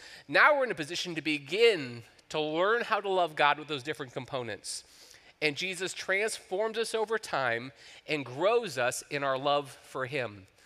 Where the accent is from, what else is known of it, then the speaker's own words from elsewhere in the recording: Ohio, United States; also born or lived in Kentucky; Now, I grew up in Ohio, and I lived a lot of years in Kentucky.